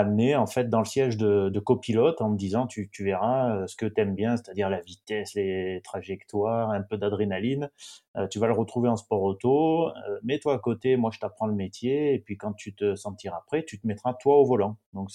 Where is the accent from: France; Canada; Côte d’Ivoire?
France; Manosque, Provence-Alpes-Côte d'Azur; born there; now in Aix-en-Provence, France; Ouais, en fait, moi je suis né à Manosque, donc dans le Luberon.